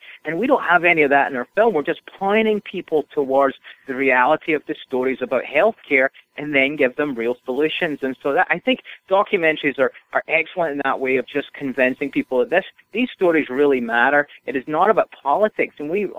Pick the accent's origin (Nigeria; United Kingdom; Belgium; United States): United Kingdom; Scotland; I'm a Scotsman, so free is one of our favorite words, you know.